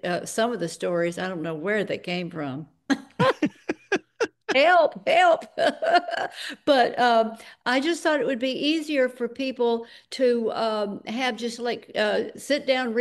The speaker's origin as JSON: {"language": "English", "town": "Birmingham", "region": "Alabama", "country": "United States", "tie": "born or raised there", "lives_now": "New York City, United States", "said": "When I was younger, and I was growing up in Birmingham, Alabama, and I would take the train."}